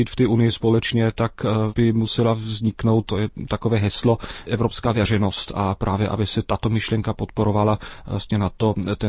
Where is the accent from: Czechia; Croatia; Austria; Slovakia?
Austria; Vienna; já osobně pocházím z Vídně, Vídeň je 50 kilometrů od Bratislavy